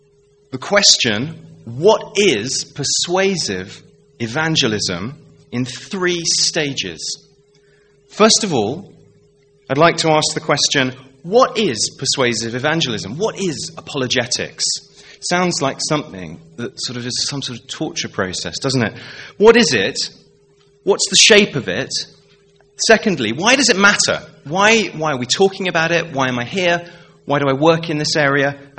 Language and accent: English; Chertsey, South East England, United Kingdom; I'm from Chertsey, just at the top of the M3. I live there with my wife, Caroline.